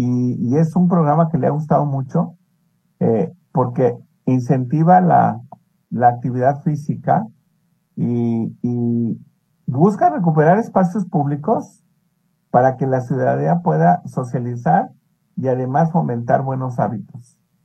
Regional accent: Mexico; como mexicano y como a un adulto que me voy encaminando hacia llegar a tener los 60 años

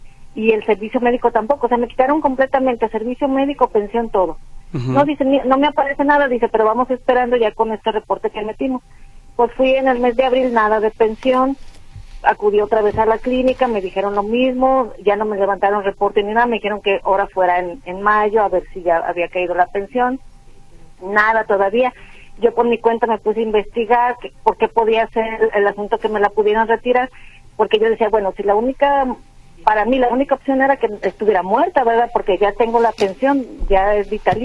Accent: Zacatecas, Mexico; pero yo soy del estado de Zacatecas

